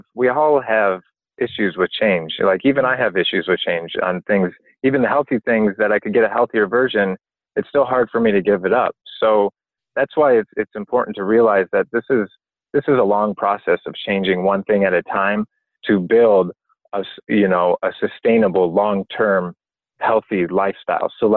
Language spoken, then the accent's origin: English; Midwest, United States; now in Los Angeles, United States; because I grew up in the Midwest. So when I go back there, I have to do a lot of explaining